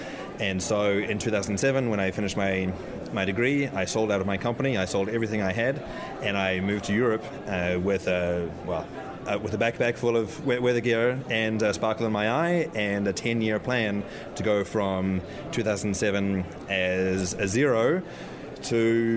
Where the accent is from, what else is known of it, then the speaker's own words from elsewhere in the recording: New Zealand; born there; I was born into a sailing family that was doing a cruise around the world. So three weeks after I was born in New Zealand, I was back on the boat in Bali